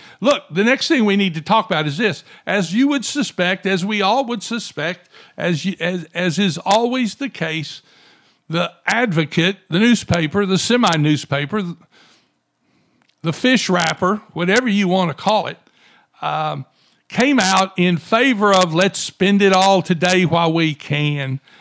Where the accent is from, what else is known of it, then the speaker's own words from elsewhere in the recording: Louisiana, United States; we are from Louisiana, where we have Louisiana Excellence